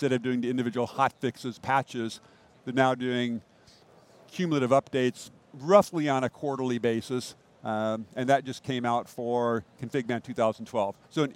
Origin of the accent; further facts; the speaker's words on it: Midwest, United States; I grew up in Midwest, we had a party line.